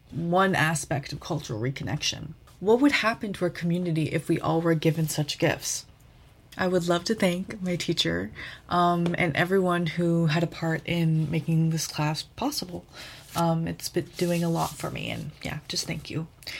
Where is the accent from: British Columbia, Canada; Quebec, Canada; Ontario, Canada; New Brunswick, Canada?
Ontario, Canada; Toronto; growing up in Toronto.